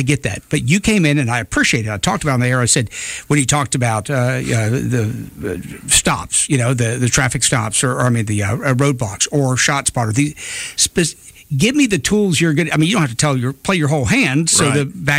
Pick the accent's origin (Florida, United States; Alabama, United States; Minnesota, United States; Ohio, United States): Alabama, United States; Mobile; I feel this is my hometown, so I don't know to compare it against other places